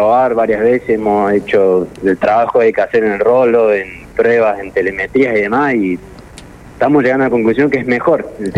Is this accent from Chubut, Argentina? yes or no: no; Tierra del Fuego, Argentina; estoy viajando mucho a Tierra del Fuego, que es de donde yo soy yo, de donde nací y tengo compromisos laborales